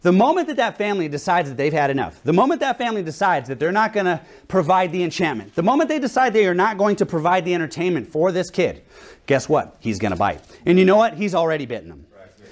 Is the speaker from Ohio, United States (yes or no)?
no; Seattle, Washington, United States; We're from the Seattle, Washington area, right? We used to live about an hour from Seattle